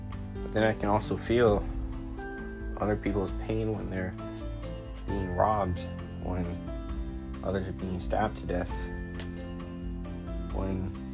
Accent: Jamaica; I come from Jamaica, from a poverty, from a third world country. I come from a place where I understand pain.

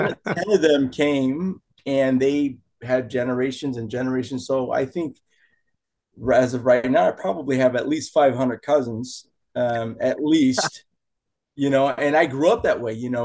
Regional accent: Chicago, Illinois, United States; Hummel Park is, I was born and raised. And where I lived, I'd say it was basically an area for the Puerto Rican community. And I'm a second generation Puerto Rican.

